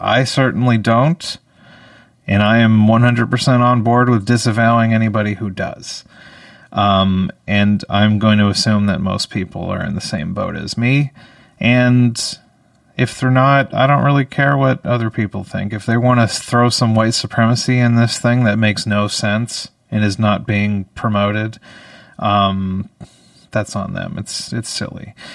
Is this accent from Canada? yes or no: yes; Canada; I felt pride as a Canadian.